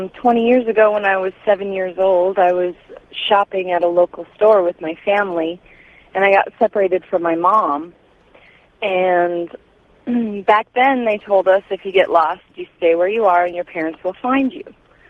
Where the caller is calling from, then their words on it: Fairbanks, Alaska, United States; I'm calling from Fairbanks, Alaska.